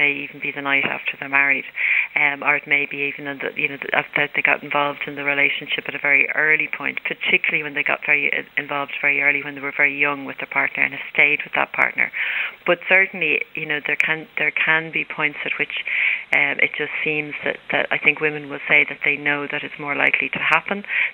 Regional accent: Ireland; is we have a drinking culture in Ireland, and I think one of the things that we would probably do as Irish people is offer somebody a drink when they come in.

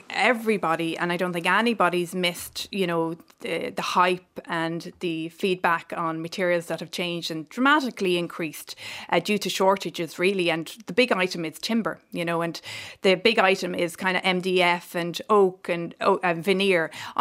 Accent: Leinster, Ireland; I'm from South Kilkenny

